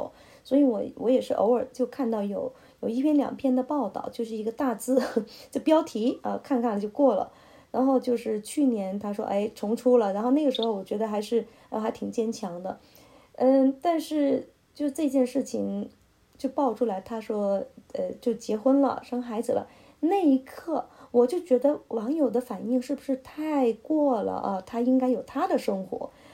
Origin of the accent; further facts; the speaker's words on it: Guangdong, China; 我也是广东人，我怎么有那么狠毒的人呢